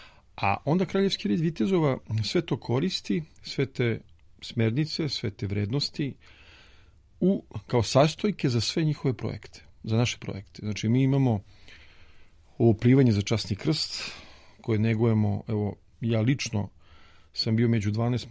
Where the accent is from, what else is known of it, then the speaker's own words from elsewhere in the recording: Belgrade, Serbia; pošto ja sam ipak Beograđanin